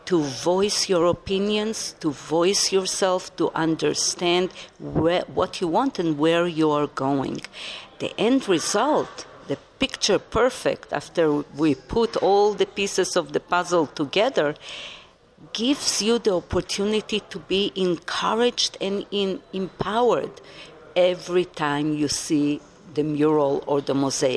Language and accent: English; Israel; moved away as an adult; also born or lived in Russia; now in United States; I come from the 3 troublemaking countries in the world. I was born in Russia, where I got the passionate Mama Earth, Mother Earth. I was raised in Israel, where you get the chutzpah. And now I'm already 39 years in America